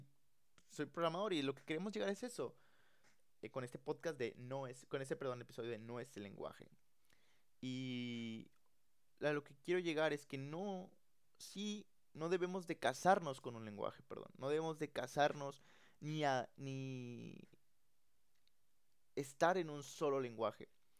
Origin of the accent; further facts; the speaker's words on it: Nuevo León, Mexico; aquí somos de Nuevo León, ¿verdad?